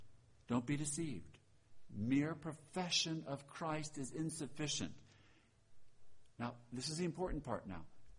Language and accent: English; Pennsylvania, United States; All right, I grew up Roman Catholic. I grew up in Pennsylvania. I'm one of seven sons.